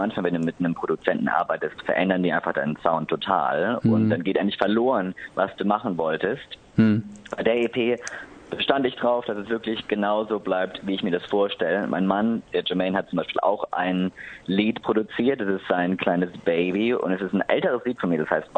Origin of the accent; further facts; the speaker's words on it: Mannheim, Baden-Württemberg, Germany; war sinngemäß meine Hymne, mein Liebeslied an meine Heimatstadt Mannheim.